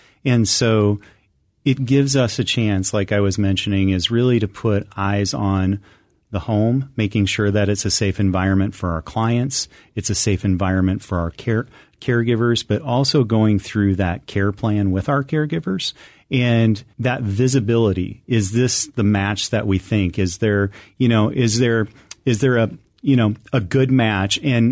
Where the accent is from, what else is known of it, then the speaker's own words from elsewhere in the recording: Iowa, United States; I'm an only child. I grew up in Iowa. My parents still live in Iowa.